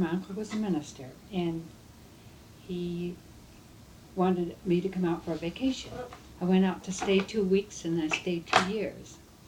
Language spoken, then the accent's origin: English; Red Oak, Iowa, United States; also born or lived in Sheraton; Well, I was born in Red Oak, Iowa, and I stayed there 10 years, and then we moved to Sheraton.